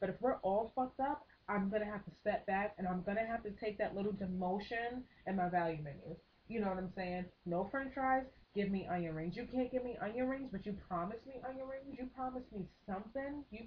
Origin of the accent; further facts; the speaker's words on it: United States; But I know I'm American, and I know as an American, I'm entitled to certain shit.